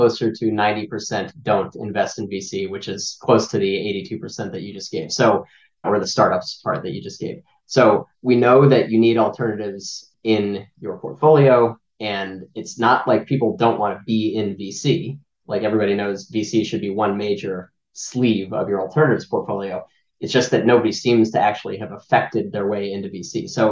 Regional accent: Miami, Florida, United States; also born or lived in Manhattan; I am from Miami originally. I spent most of my adult life in Manhattan.

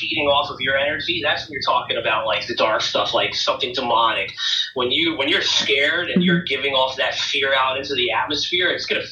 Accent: New Jersey, United States; now in Connecticut, United States; Yeah, I grew up in New Jersey and I currently live in Connecticut.

